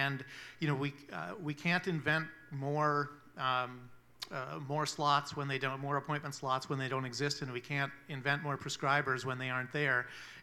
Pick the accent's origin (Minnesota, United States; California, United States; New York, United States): Minnesota, United States; Marshall; I grew up in Marshall, Minnesota